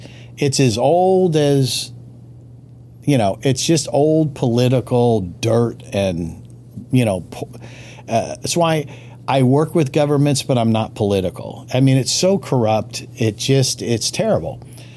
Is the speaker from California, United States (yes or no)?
yes; Los Angeles, California, United States; born there; I was born in Skid Row in Los Angeles as an orphan. So I had to work through some stuff. I'm so glad I was raised in an extremely multiracial neighborhood and school.